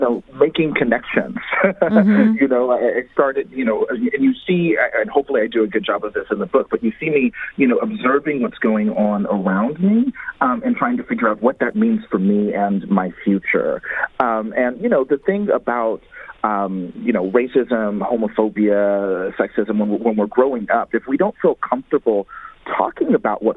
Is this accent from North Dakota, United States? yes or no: no; Lewisville, Texas, United States; where I grew up in Louisville, Texas, in the suburbs north of Dallas.